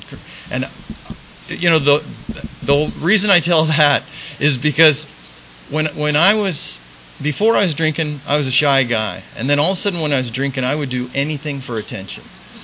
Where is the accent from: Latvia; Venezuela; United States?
United States; Hacienda Heights, California; I grew up in San Gabriel Valley, small town, Hacienda Heights, and I was a good student, and I had a wonderful family, two younger brothers, great parents